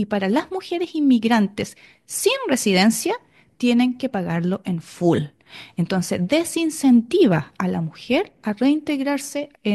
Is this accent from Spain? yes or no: no; Chile; now in Australia; yo soy de Chile y lo comparo con Chile, un país en vías de desarrollo